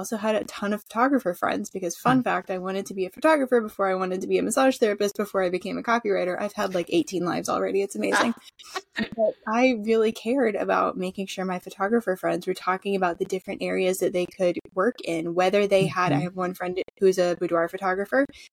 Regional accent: North Carolina, United States; I'm from North Carolina.

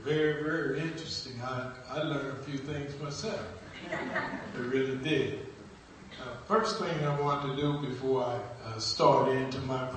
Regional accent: East St. Louis, Illinois, United States; I grew up in East St. Louis, Illinois, a poor town, dirt poor town.

